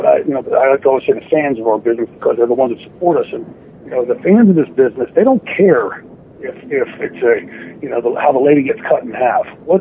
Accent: Pittsburgh, Pennsylvania, United States; But growing up in Pittsburgh, besides the football, and then, of course, the Pirates had a couple good runs in the 70s

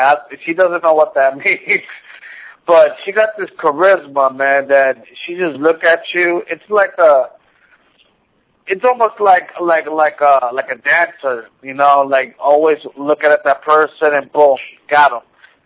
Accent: New York, United States; I was very frustrated in TNA because I'm from New York, and that's the one thing about New Yorkers, that we go out there and we know that we can do something huge and make good money for the business.

